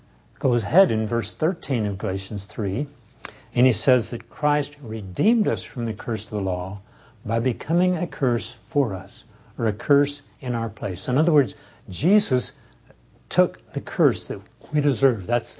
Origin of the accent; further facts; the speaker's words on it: Texas, United States; When I was a boy growing up in the Depression years in East Texas, and we lived fairly near, rather close to a railroad track